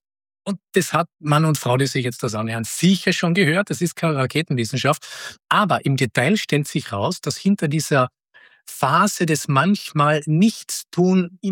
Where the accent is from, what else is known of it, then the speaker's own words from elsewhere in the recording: Austria; Als Österreicher tut mir eh schwer